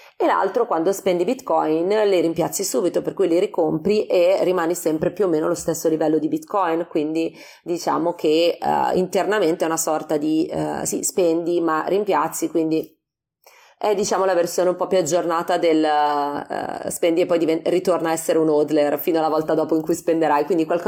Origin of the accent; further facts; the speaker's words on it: Milan, Lombardy, Italy; io sono milanese e torno spesso a casa